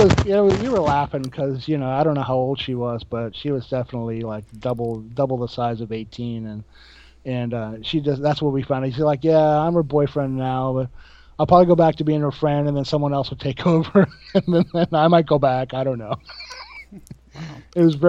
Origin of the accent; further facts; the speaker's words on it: Tampa, Florida, United States; Okay, because I grew up in Tampa, which is it's like just it's to the right of right wing, I guess.